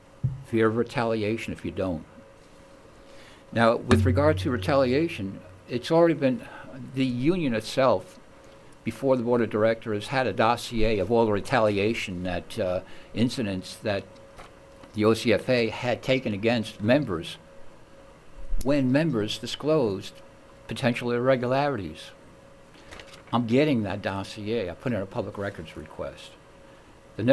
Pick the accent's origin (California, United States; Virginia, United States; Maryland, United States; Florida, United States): California, United States; Mission Viejo; Now, I'm from Mission Viejo.